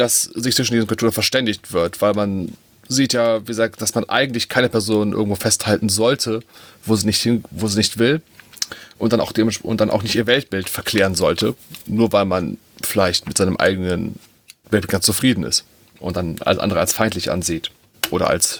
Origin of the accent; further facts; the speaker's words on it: Dornheim, Germany; ich bin hier in Dornheim geboren. Ist jetzt, ja, das ist immer so das Alter zu sagen, aber vor 38 Jahren bin ich geboren. Hier in Dornheim